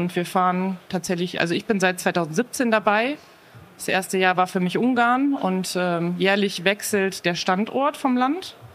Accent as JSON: {"language": "German", "region": "North Rhine-Westphalia", "country": "Germany", "tie": "born or raised there", "said": "Ich komme ursprünglich aus dem Münsterland. Bin da auch familiär mit jagdlichem Hintergrund aufgewachsen."}